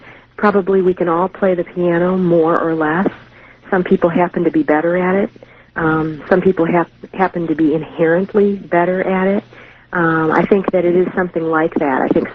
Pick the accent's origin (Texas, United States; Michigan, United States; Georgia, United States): Michigan, United States; Detroit; I guess I grew up in Detroit, Michigan, in the 60s and 70s, and it was a time of rebellion and sort of challenging authority and questioning assumptions.